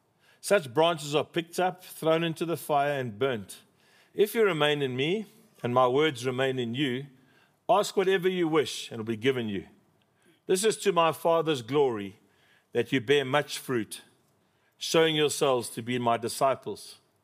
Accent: England, United Kingdom; I'm English, he's Afrikaans. I'm charismatic, he's conservative.

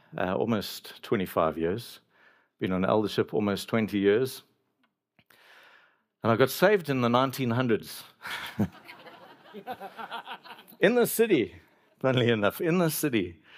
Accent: Durban, KwaZulu-Natal, South Africa; it was in Afrikaans, and I was born and bred in Durban, so I struggled with it.

